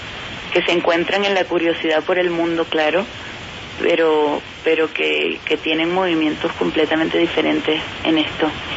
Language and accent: Spanish; Santa Cruz, Bolivia; En mi país hay muy pocas librerías, en mi ciudad, por ejemplo, hay tres.